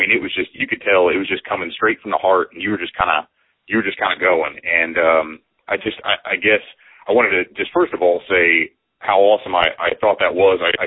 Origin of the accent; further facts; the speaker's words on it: North Judson, Indiana, United States; You know, I grew up in North Judson, so there wasn't anything to do there.